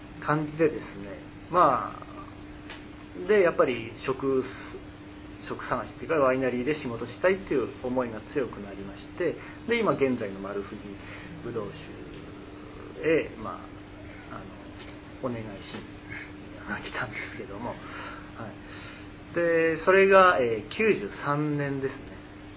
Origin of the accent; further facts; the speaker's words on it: Miyagi, Japan; born there; now in Yamanashi, Japan; 私は生まれは宮城県なんですけども、